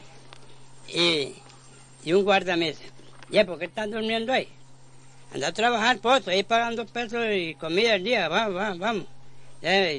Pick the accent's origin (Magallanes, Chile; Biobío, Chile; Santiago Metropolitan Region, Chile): Magallanes, Chile; Punta Arenas; Yo me vine de Punta Arenas porque yo trabajaba en una panadería ahí en Punta Arenas